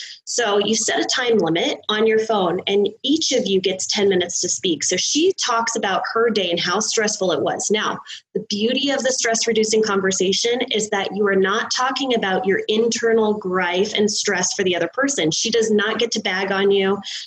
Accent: Seattle, Washington, United States; So I'm originally from Seattle. We have a lot of Google campuses.

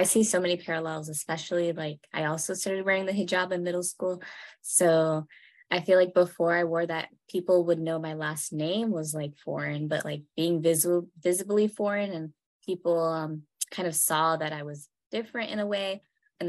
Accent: Greensboro, North Carolina, United States; And I say, I'm from Greensboro.

